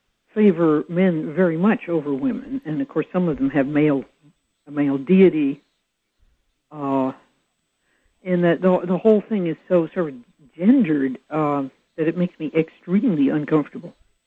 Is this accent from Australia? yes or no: no; Berkeley, California, United States; In Berkeley, California. Home of irreligiosity.